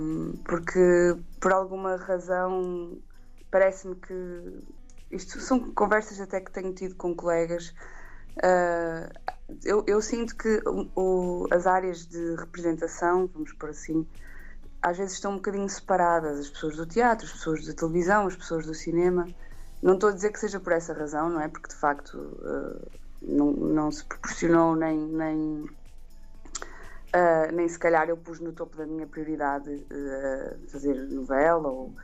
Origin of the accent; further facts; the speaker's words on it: Guimarães, Braga, Portugal; eu sou de Guimarães